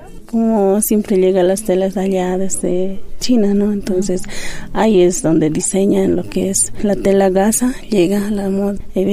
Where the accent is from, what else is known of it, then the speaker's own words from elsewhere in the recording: Santiago de Guata, La Paz, Bolivia; Yo, mi pueblo, como dice, allá lo de Achacachi, Santiago de Guata.